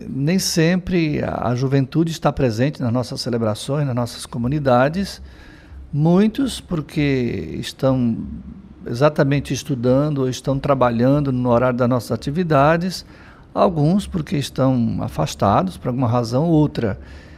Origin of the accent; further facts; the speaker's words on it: Espírito Santo, Brazil; eu fui professor por quase 10 anos na rede estadual, lá no meu estado, Espírito Santo.